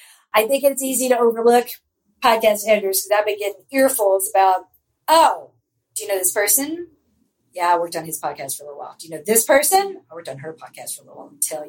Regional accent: the South, United States; accent: Southern; She cuts out my southern accent when I forget to tuck it in.

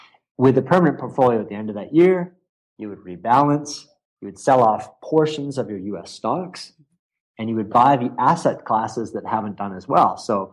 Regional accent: Canada; I'm a Canadian

